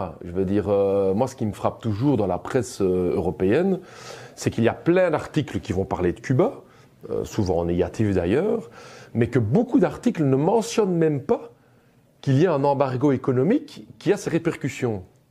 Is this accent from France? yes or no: no; Belgium; Chez nous, en Belgique, c'est un peu la tendance à croire qu'on peut continuer à se mêler des questions africaines.